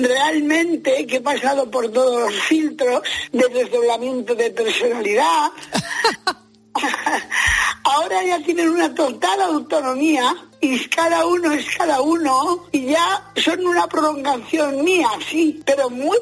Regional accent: Cuenca, Castilla-La Mancha, Spain; llegué a la Plaza Mayor de mi ciudad, porque yo soy de Cuenca.

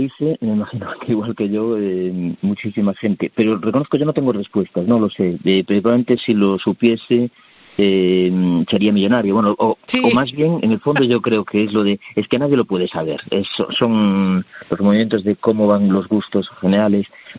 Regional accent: Galicia, Spain; inicialmente la pensamos para hacerla en Galicia. Nosotros somos gallegos.

